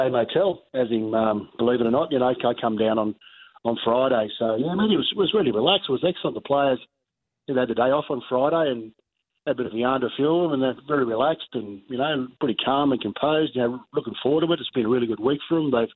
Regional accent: Queensland, Australia; being a Queenslander, coming down to New South Wales and playing the New South Wales competition for me personally was a pinnacle for me

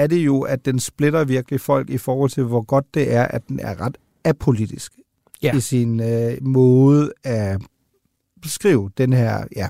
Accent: Germany; Danish is a second language; den er jo selv født og opvokset i Tyskland

